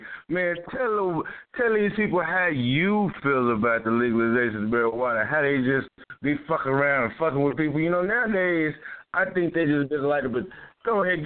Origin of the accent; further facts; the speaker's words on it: New Jersey, United States; I'm from Jersey.